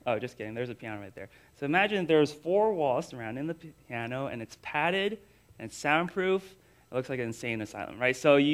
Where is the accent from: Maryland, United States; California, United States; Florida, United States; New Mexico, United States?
Florida, United States; Florida. Florida, what? And it's like, yeah, Florida